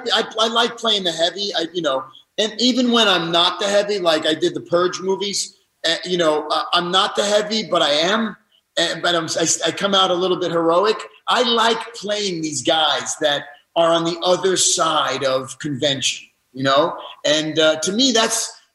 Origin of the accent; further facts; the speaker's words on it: New York City, New York, United States; I'm a New Yorker. You know, I'm from the Bronx, and I lived in New York my whole life.